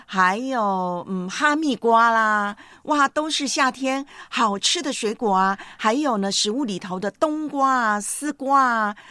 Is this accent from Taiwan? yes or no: yes; Taiwan; 在我的老家台湾啊，我们就是以前呢生活条件不是那么好